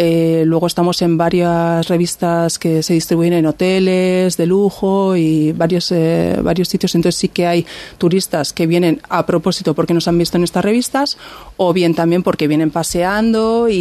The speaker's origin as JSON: {"language": "Spanish", "region": "Basque Country", "country": "Spain", "tie": "born or raised there", "said": "Sí, bueno, nosotras somos del Antiguo de toda la vida."}